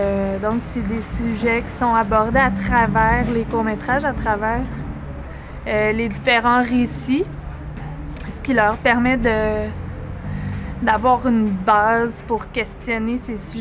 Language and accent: French; Quebec, Canada; Je viens du Québec.